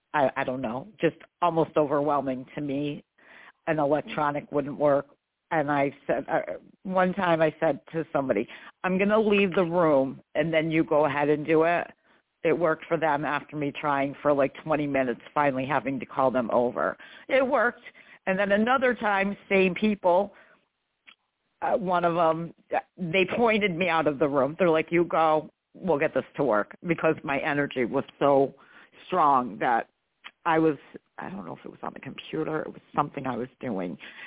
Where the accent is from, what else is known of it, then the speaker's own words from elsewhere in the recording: New York, United States; And I am from New York State, the great state of New York.